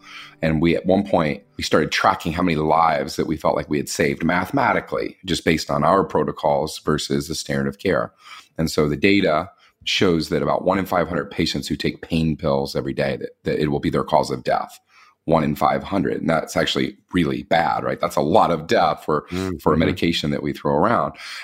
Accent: Kentucky, United States; I grew up in the South in Kentucky, and I grew up a Republican, and I grew up a Protestant Christian.

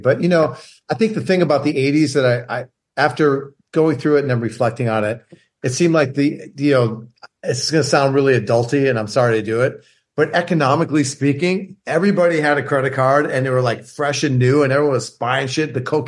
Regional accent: Chicago, Illinois, United States; also born or lived in Orange County, United States; I was born in Chicago back in 1965 when gas was only 39 cents a gallon, bro. And yeah, I lived on the south side of Chicago.

